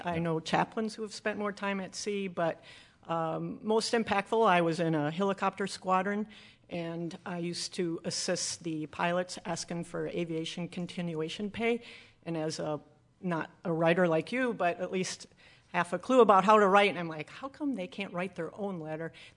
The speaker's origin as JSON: {"language": "English", "town": "Madison", "region": "Wisconsin", "country": "United States", "said": "I'm from Madison."}